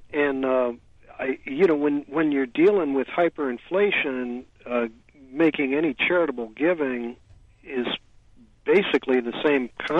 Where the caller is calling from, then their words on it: San Francisco, California, United States; If you look at I'm calling you from San Francisco, where the price of a studio is closing in on like $4,000 a month